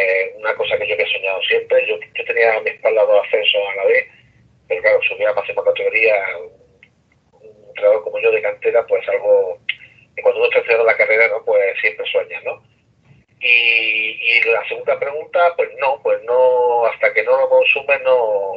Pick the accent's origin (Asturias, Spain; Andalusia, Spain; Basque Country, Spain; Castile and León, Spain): Andalusia, Spain; que representemos como malagueños, pues ese balonmano, para nosotros es un orgullo, evidentemente.